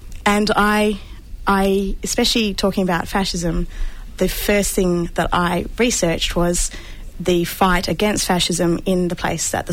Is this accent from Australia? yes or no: yes; Western Australia, Australia; I was born on Noongar country and I was brought up on Noongar country